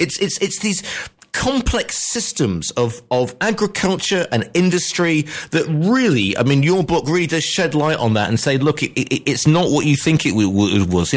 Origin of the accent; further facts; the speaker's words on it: United Kingdom; So that's sort of, you know, being British, we'll go from 1066, shall we? Because that's a note that every British schoolboy will know.